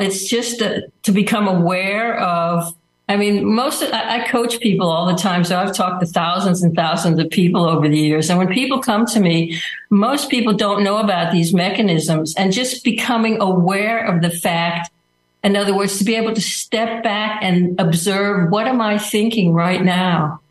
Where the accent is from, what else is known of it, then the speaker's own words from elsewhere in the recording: United States; I grew up in America. I'm American born.